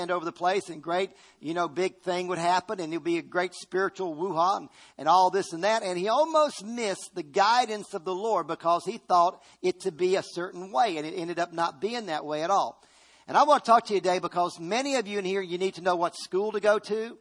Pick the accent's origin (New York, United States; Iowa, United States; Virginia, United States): Virginia, United States; I grew up in Virginia on a farm. And when I was little, we had a mule.